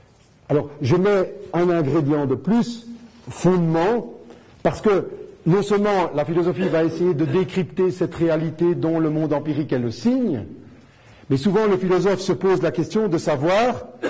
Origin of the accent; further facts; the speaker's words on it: Belgium; Puisque je suis belge, sûrement je dois faire des belgicismes sans m'en rendre compte